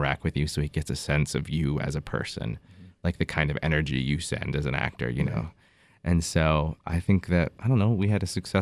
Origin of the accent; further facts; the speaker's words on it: Burke, Virginia, United States; I'm from Burke, Virginia.